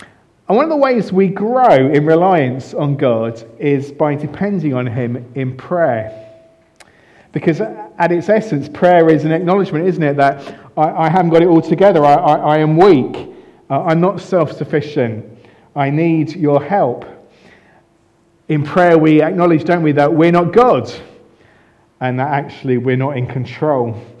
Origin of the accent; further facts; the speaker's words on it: United Kingdom; We're British